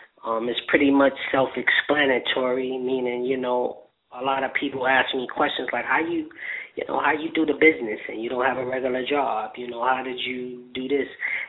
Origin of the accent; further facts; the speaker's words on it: New York City, New York, United States; And I'm from 110th Street. I grew up in the Bronx.